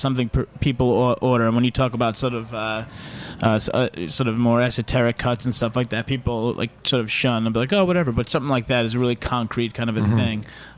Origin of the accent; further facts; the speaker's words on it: Staten Island, New York, United States; It's okay. I'm from Staten Island.